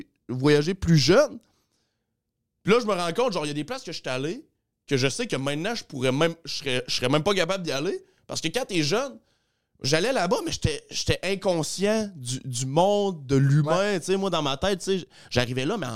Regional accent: Rimouski, Quebec, Canada; Si tu as grandi là, puis tu dis, genre, moi, Rimouski, c'est ma maison

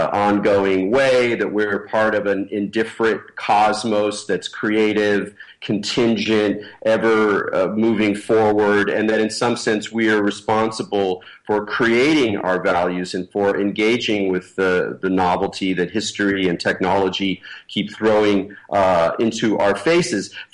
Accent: West Coast, United States; You know, and I come from the West Coast, where there's much more of a weird mix of older religious ideas, New Age ideas, hippie ideas

